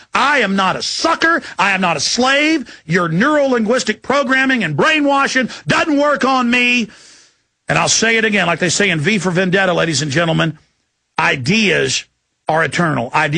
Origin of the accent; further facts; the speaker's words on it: Austin, Texas, United States; from Austin, Texas.